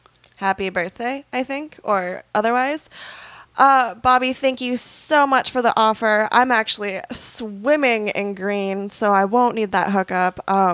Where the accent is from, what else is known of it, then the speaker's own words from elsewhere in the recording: Michigan, United States; I am actually from an area of Michigan that nobody really gives a fuck about, not even Michigan government itself. I'm from the UP, which is the Upper Peninsula, you know, that part attached to Wisconsin.